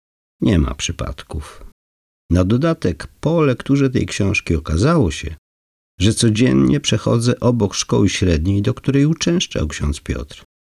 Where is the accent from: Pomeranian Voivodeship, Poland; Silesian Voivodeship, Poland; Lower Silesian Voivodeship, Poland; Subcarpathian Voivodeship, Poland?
Subcarpathian Voivodeship, Poland; now in Warsaw, Poland; Pochodzę z Podkarpacia, na co dzień mieszkam w Warszawie